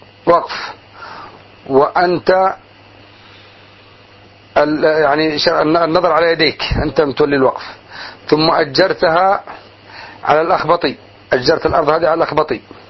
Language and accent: Arabic; Yemen; ما عندكم حمامات هنا وعندنا باليمن بكل مكان حمام